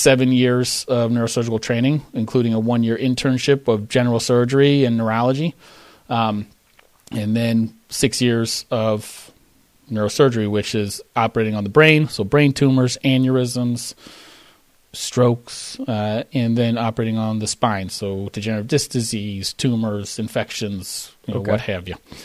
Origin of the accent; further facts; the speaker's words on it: Chicago, Illinois, United States; now in Grand Rapids, United States; I mean, I lived in Philadelphia for residency. My wife's from New York. I grew up in Chicago.